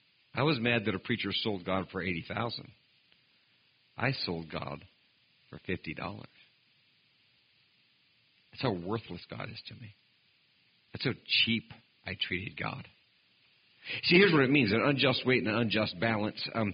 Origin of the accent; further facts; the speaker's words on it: Oregon, United States; I originally was from Oregon. Once you leave Oregon, you have to call it Oregon. And I'm originally from Oregon. Now I'm a whole 7 miles away from Oregon.